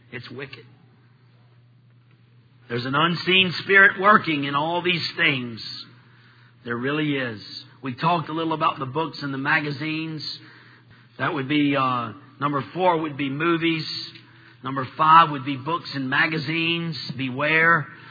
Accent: Gulf Coast, United States; Where I grew up on the Gulf Coast, we had lots of these little lizards.

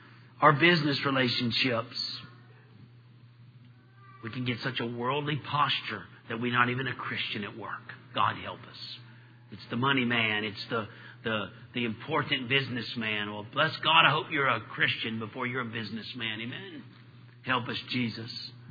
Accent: Gulf Coast, United States; Where I grew up on the Gulf Coast, we had lots of these little lizards.

